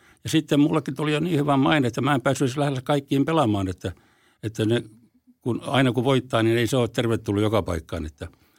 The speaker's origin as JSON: {"language": "Finnish", "region": "Tavastia", "country": "Finland", "said": "vaikka mä olen hämäläinen"}